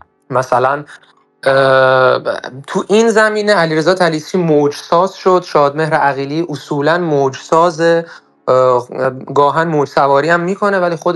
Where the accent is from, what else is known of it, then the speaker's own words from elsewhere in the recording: Shiraz, Fars, Iran; now in Tehran, Iran; من خودم از زمانی که از شیراز مهاجرت کردم به تهران